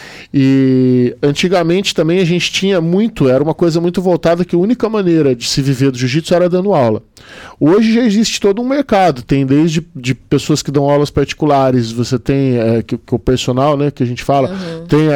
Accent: Campinas, São Paulo, Brazil; eu sou de Campinas, eu fazia toda a região do interior de Campinas.

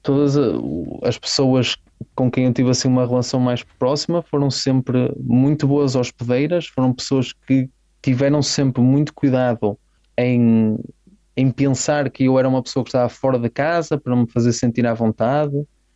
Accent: Braga, Portugal; moved away; volto a Portugal e começo a ouvir o português mesmo, especialmente chego a Braga e começo a ouvir o meu sotaque, sinto-me em casa, mais à vontade.

